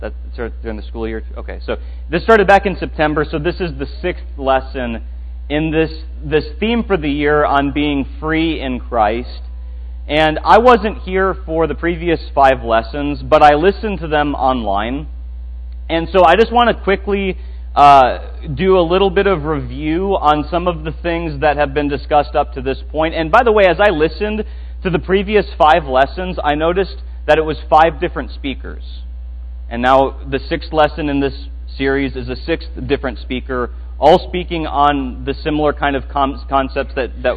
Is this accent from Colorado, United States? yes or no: no; Minnesota, United States; Growing up in Minnesota, where we have 10,000 lakes, I was surrounded by a lot of fresh water, and it rained a lot there.